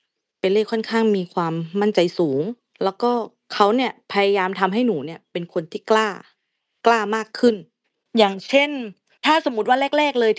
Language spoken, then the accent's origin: Thai; Songkhla, Thailand; แข่งกีฬาแห่งชาติจังหวัดสงขลาเนี่ยเป็นเจ้าภาพคือบ้านเกิดหนูนะคะ